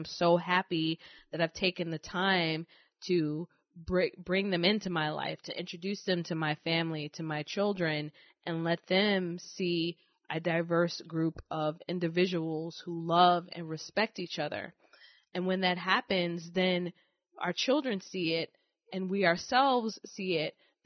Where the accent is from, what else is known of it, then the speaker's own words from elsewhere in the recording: New York City, New York, United States; She's from the Midwest, and I'm from New York City.